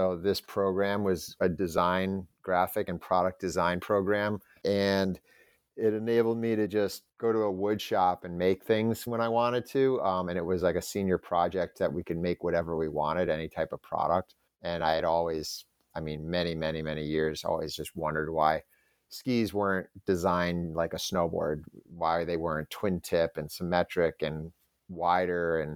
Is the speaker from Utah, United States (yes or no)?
no; Albany, New York, United States; growing up in Albany, we always aspired to go skiing north and in Vermont.